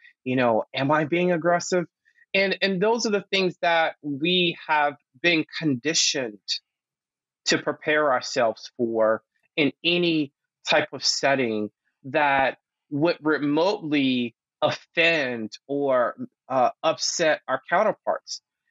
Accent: North Carolina, United States; that's from growing up in North Carolina and experiencing it daily.

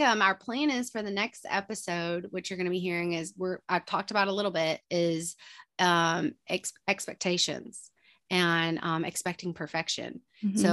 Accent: Georgia, United States; And then I'm from Georgia. People think I'm from Alabama or something like that. I'm from Georgia.

